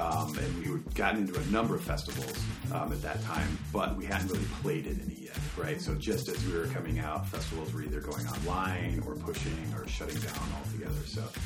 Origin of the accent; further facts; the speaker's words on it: Ann Arbor, Michigan, United States; also born or lived in Cadillac; I grew up in Ann Arbor, and I was born in a small town in northern Michigan called Cadillac. But I was lucky enough to leave Cadillac, a city of 10,000 people, when I started high school.